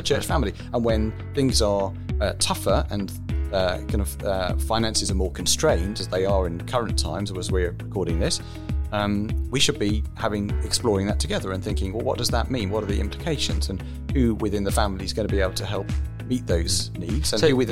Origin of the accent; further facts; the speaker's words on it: United Kingdom; It's funny, we're very British, aren't we?